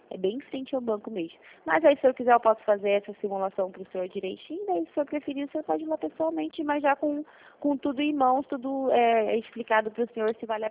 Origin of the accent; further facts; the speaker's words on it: Rio de Janeiro, Brazil; Que eu sou do Rio